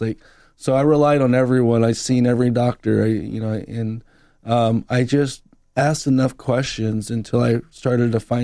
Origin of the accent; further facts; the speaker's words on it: Indiana, United States; I grew up in Indiana and there's, you know, people love sports